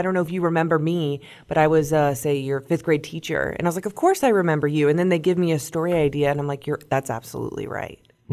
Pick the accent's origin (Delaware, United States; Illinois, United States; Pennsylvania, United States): Illinois, United States; Metamora; born and raised in Metamora, I originally went to Western Illinois University for broadcast journalism.